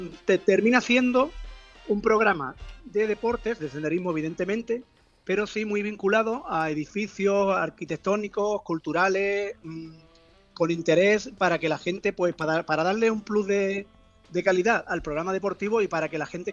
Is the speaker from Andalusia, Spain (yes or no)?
yes; Isla Cristina, Andalusia, Spain; tiene 5 años más que Isla Cristina, mi pueblo. Yo soy Isla Cristina.